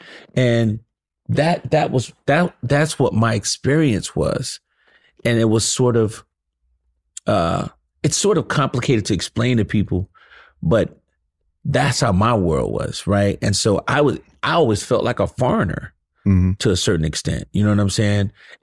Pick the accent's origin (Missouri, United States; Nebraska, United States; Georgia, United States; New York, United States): Georgia, United States; Atlanta; So and I'm from Atlanta. Like, I'm a real ATLian too, right?